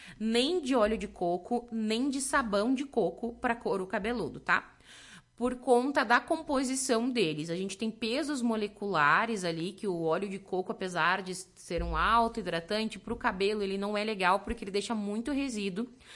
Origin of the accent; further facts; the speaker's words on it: Lagoa Vermelha, Rio Grande do Sul, Brazil; born there; eu sou gaúcha, nascida em Lagoa Vermelha